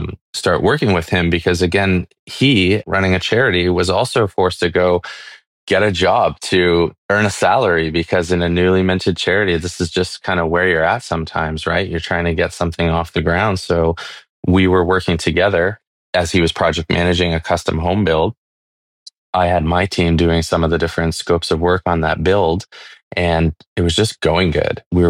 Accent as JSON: {"language": "English", "town": "Barrie", "region": "Ontario", "country": "Canada", "tie": "born or raised there", "said": "this exists right here in my hometown in Barrie."}